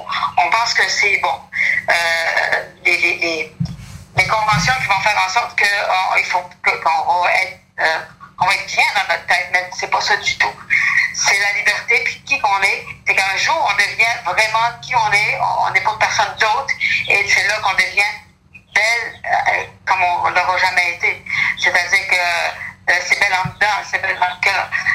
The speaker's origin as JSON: {"language": "French", "region": "Quebec", "country": "Canada", "said": "Je suis acadienne, et puis quand j'étais plus jeune, puis que je disais que j'étais acadienne, les gens disaient « tu peux pas être acadienne, tu viens du Québec »."}